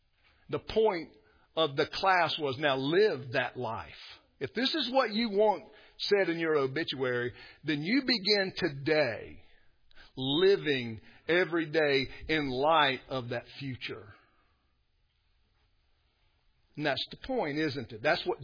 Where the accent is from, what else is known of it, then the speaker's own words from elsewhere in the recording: United States; I'm a American Presbyterian.